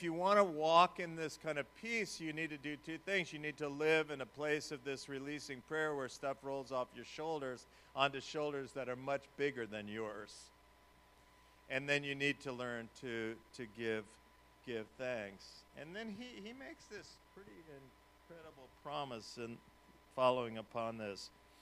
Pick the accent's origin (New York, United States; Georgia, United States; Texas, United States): New York, United States; Growing up in New York, this did not come naturally for me. As a New Yorker, grumbling, complaining, sarcasm, that was sort of the native language.